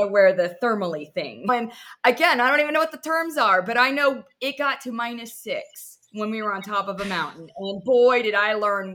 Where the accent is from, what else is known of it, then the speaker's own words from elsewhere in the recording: the South, United States; I am a Southerner and never have lived north of Virginia.